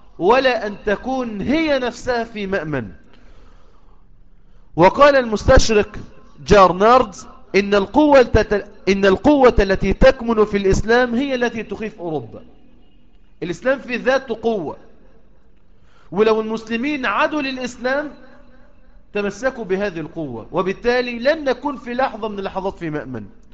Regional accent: Mansoura, Dakahlia, Egypt; احنا من المنصورة

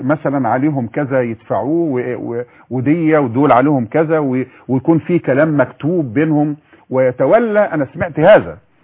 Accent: Egypt; وأيضا إحنا كمصريين

